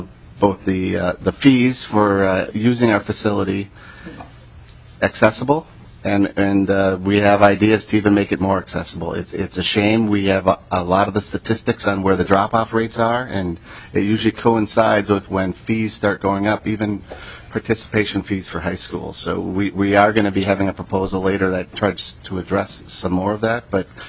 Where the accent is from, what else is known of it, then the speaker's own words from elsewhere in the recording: Minnesota, United States; I grew up on the Iron Range and in western Minnesota.